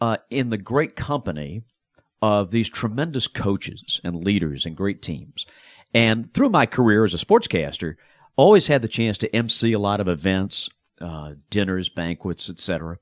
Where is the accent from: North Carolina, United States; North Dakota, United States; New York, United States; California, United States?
North Carolina, United States; Salisbury; But I was invited to broadcast a half an inning of a baseball game in my hometown where I grew up in Salisbury, North Carolina.